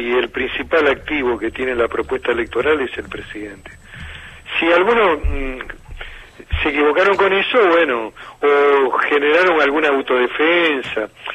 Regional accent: Banfield, Buenos Aires Province, Argentina; Yo conozco la zona, porque además soy de Banfield, originario de Banfield.

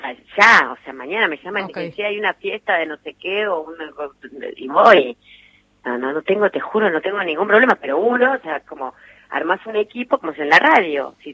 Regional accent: Bahía Blanca, Buenos Aires Province, Argentina; Nací en Bahía Blanca, viví ahí estos 5 años, tengo recuerdo de mis abuelos

